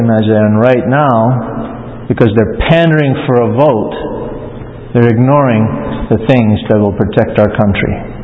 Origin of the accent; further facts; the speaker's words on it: United States; I'm an American, and I have the right to free speech